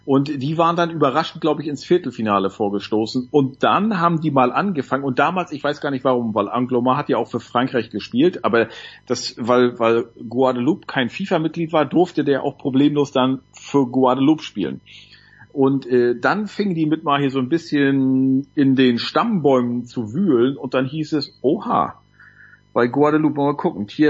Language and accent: German; Northern Germany, Germany; also für mich als Norddeutscher